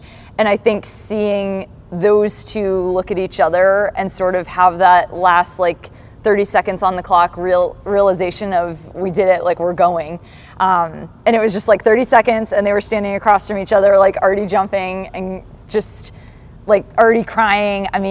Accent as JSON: {"language": "English", "region": "Massachusetts", "country": "United States", "said": "So I'm from Massachusetts originally. For college, I went to Brandeis in Waltham, right outside Boston"}